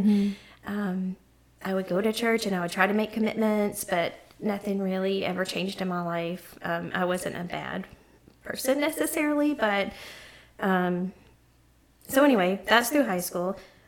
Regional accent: Decatur, Alabama, United States; born there; Okay, well, I was born in Decatur, Alabama, and I have one sister.

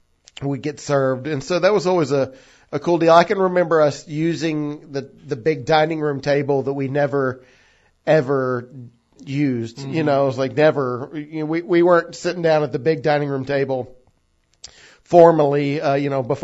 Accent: Farragut, Tennessee, United States; I grew up in Farragut.

